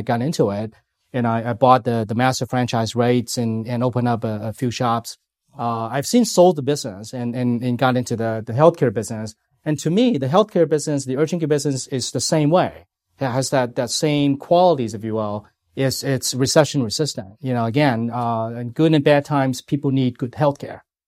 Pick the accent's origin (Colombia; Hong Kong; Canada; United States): Hong Kong; moved away; I grew up in Hong Kong, right? So I came to this country 30 years ago.